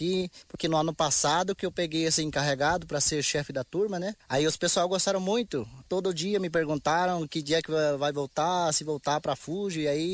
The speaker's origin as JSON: {"language": "Portuguese", "region": "Mato Grosso do Sul", "country": "Brazil", "said": "sou de Mato Grosso do Sul. Eu moro na aldeia Sete Cerro, em município de Paranhos."}